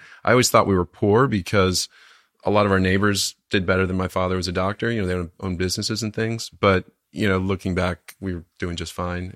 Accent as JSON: {"language": "English", "town": "Detroit", "region": "Michigan", "country": "United States", "tie": "born there", "also_born_or_lived": "Baltimore / Washington, D.C.", "lives_now": "Laguna Beach, United States", "said": "I was born in Detroit, or as the French say, Detroit. My dad was in med school and then transferred to Johns Hopkins, so we were in Baltimore for a little while"}